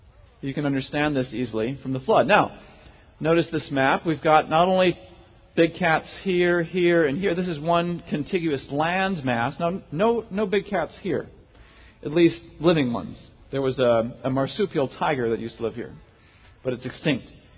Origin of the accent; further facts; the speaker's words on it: Wisconsin, United States; now in Dallas, United States; I'm from Wisconsin.